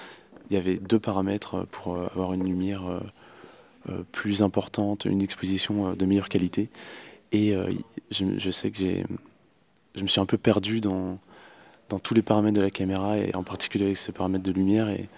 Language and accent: French; Nantes, Pays de la Loire, France; je viens de Nantes.